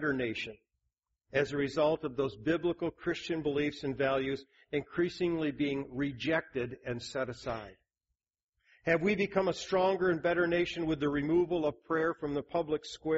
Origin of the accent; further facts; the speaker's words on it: Kalamazoo, Michigan, United States; I grew up in Kalamazoo